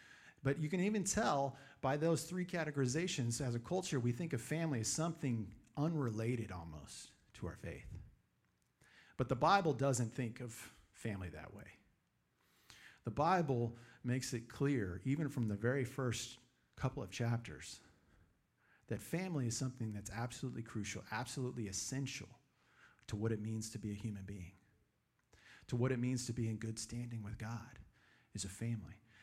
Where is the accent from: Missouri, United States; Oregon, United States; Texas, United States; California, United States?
Texas, United States; I grew up in West Texas. I grew up playing football.